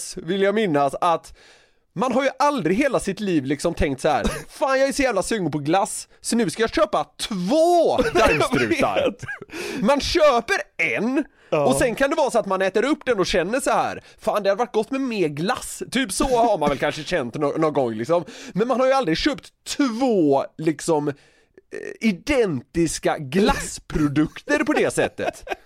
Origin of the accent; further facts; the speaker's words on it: Gothenburg, Västra Götaland County, Sweden; jag är ju från Göteborg